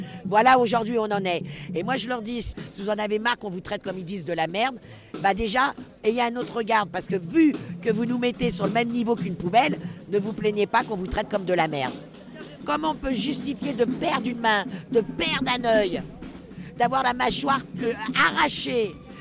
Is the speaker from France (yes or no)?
yes; France; born there; je suis née en France, de parents avec des origines. J'ai même l'étiquette, si on peut dire, petite fille d'Arquie.